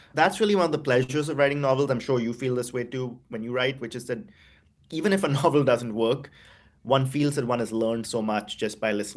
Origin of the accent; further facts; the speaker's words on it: Delhi, India; I grew up in Delhi. I know that period from my childhood. I was born in 1984.